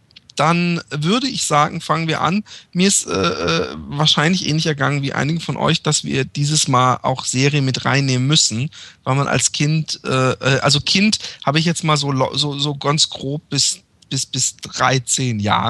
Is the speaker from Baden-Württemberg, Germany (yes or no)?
yes; Karlsruhe, Baden-Württemberg, Germany; Und in Karlsruhe, wo ich aufgewachsen bin, gab es ein Kino